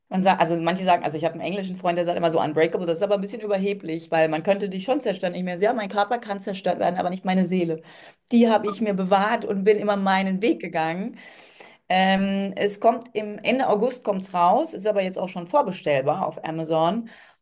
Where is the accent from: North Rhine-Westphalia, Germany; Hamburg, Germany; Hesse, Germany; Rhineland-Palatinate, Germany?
Hesse, Germany; also born or lived in England; als Dorfkind. Ich meine, ich bin zwar in England aufgewachsen, die ersten 4 Jahre, aber dann in einem Dorf in Hessen, ne, zur Schule gegangen